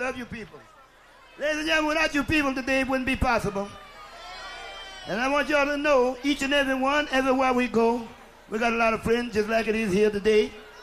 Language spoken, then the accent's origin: English; Atlanta, Georgia, United States; We come from Atlanta, Georgia.